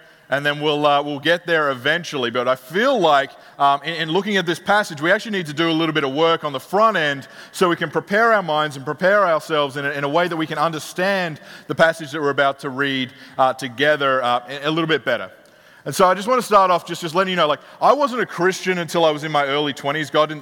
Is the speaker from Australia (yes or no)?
yes; Australia; I grew up in the West. I grew up in Australia, which is very, very similar to America.